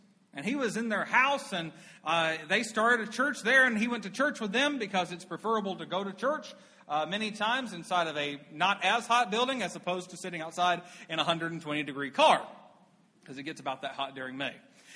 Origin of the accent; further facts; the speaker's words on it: Dacresville, South Carolina, United States; I am from Dacresville, South Carolina, which is a town small enough that they took our post office away.